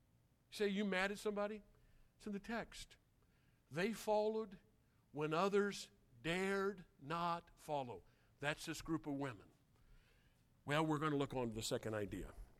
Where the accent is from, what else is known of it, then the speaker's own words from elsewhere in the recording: Illinois, United States; I was driving from Paris Island, South Carolina, to Southern Illinois, where I grew up.